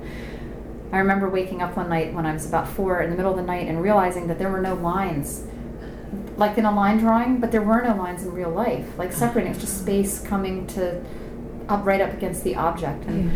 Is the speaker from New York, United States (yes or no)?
yes; Manhattan, New York, United States; born there; I was born in Manhattan mm-hmm. in 1960, mm-hmm. December 1st, 1960.